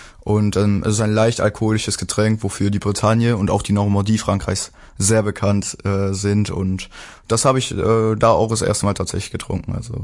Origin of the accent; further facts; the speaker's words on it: Wallhorn, Belgium; Hier ist nochmal … gebürtiger Wallhorner, also auch aus Belgien